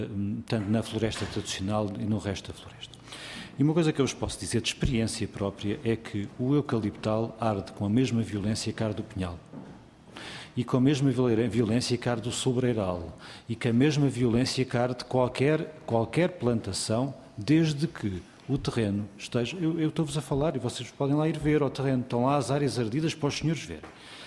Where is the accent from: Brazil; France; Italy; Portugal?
Portugal; Castelo Branco; Eu sou do distrito de Castelo Branco. Nasci em Castelo Branco, sempre vivi em Castelo Branco, tirando o tempo da tropa e o tempo da licenciatura que fiz aqui em Lisboa, regressei a Castelo Branco e moro lá.